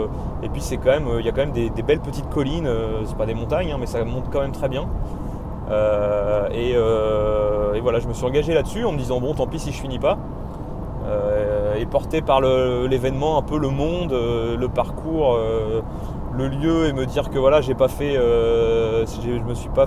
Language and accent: French; Normandy, France; un climat qui n'est pas du tout comme chez nous en Normandie où on avait plutôt l'habitude de forêts, bon un petit peu vallonnées